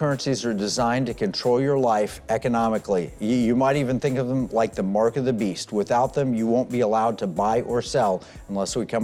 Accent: Oklahoma, United States; now in Texas, United States; or I'm in Texas, or I grew up in Oklahoma on an Indian territory in Oklahoma

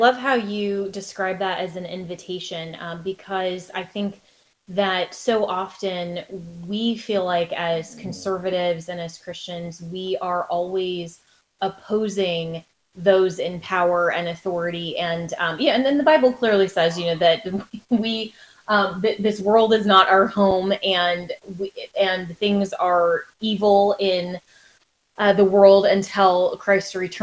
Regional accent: Florida, United States; like my home state of Florida.

